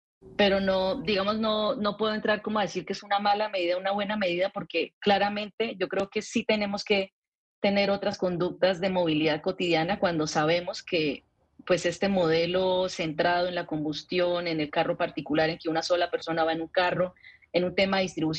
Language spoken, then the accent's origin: Spanish; Bucaramanga, Santander, Colombia; Pues mira, yo soy de Bucaramanga